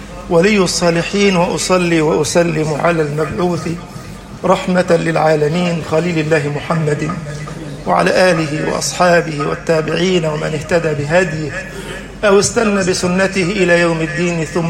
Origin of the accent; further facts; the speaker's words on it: Upper Egypt, Egypt; أعرف بعضهم في صعيد مصر وأنا من الصعيد